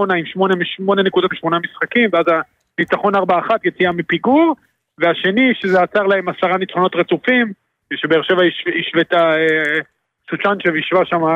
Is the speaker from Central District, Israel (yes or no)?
yes; Netanya, Central District, Israel; אני גדלתי בנתניה, כולם היו נתניאתים סביבי